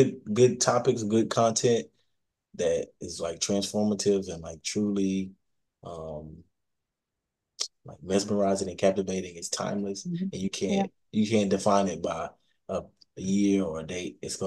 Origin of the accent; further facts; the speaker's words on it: Oklahoma, United States; I'm familiar with that. I grew up in Oklahoma.